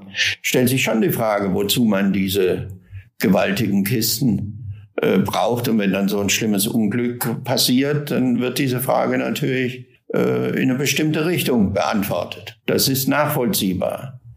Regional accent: Berlin, Germany; als Berliner ist man da hart im Nehmen und einiges gewöhnt.

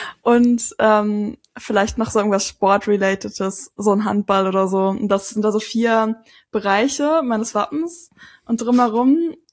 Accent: Northern Germany, Germany; ich komme auch aus Norddeutschland. Ich bin auch immer überall mit dem Fahrrad hingefahren.

